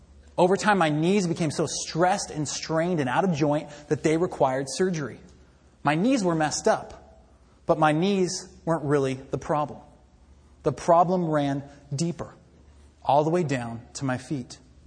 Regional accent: Sacramento, California, United States; there's exactly one sermon that I remember from the church that I grew up in the Sacramento area from Pastor Smith.

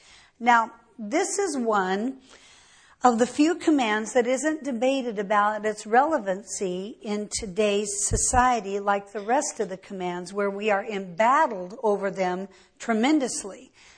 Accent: Colorado, United States; And I remember as a little girl growing up in Colorado in the 50s and early 60s, but mostly the 50s, no gas station was open ever.

